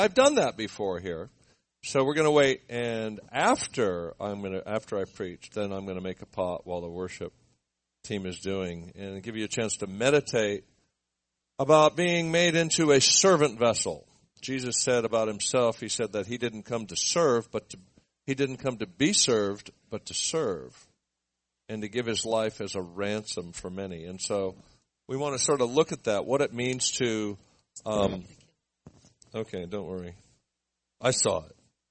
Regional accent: Beverly Hills, California, United States; I grew up in Beverly Hills, California. I did not grow up poor.

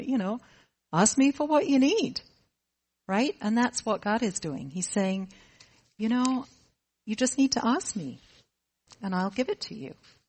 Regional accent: England, United Kingdom; I know we're Midwestern. I'm English.

